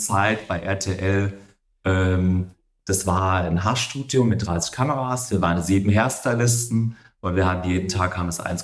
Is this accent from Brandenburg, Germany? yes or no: no; Darmstadt, Hesse, Germany; ich bin hier im Laden aufgewachsen.